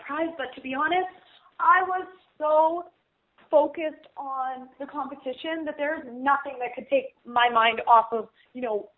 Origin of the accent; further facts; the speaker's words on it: Victoria, British Columbia, Canada; not only because that's my hometown, so I had a lot of fans